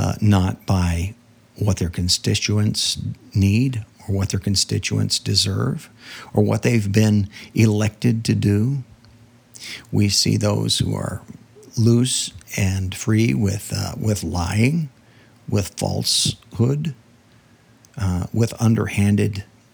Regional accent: United States; I'm an American through and through. I'm proud to be an American.

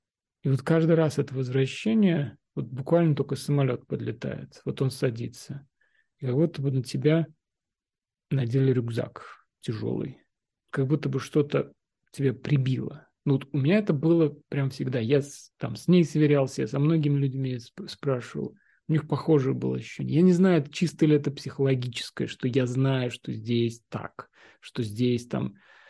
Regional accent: Russia; moved away; Ну, я тоже родился и вырос в Советском Союзе, в России.

